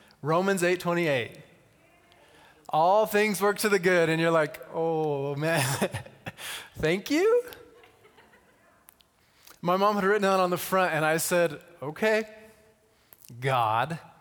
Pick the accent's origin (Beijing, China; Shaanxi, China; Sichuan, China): Shaanxi, China; Xi'an; I had the privilege of being with Russ and Lana in my hometown, inviting them into my little apartment in Xi'an.